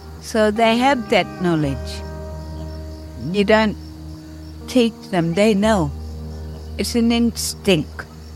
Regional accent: Darwin, Northern Territory, Australia; first language Kupapuingo; English is a second language; I am from Darwin, born and bred. I lived there all my life.

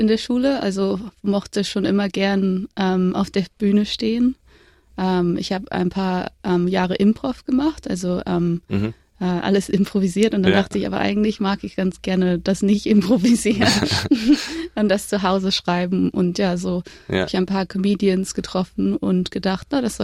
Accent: Bremen, Germany; now in Australia; Also ich komme aus Bremen, also in der Nähe von Bremen.

